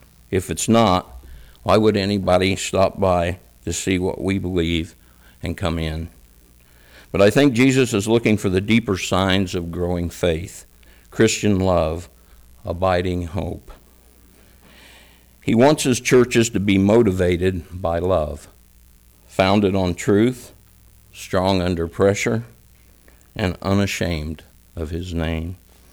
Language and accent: English; Shelbyville, Indiana, United States; when I told her I was from Shelbyville, she said, "I didn't know that little church was still open."